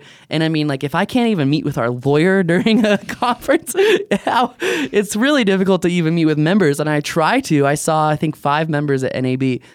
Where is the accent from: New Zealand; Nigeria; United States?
United States; Virginia; And I grew up in Virginia, so I can say that.